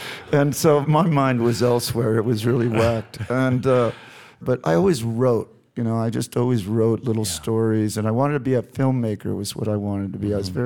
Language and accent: English; Huntington Beach, California, United States; also born or lived in San Antonio, Texas; I was born in San Antonio, and then we moved to Southern California, Huntington Beach, when I was about 7 years old.